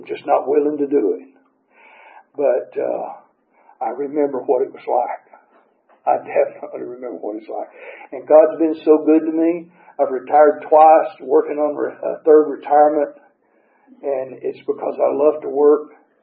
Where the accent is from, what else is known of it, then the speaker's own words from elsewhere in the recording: Alabama, United States; I was born and raised in Alabama. I'm a huge Alabama fan.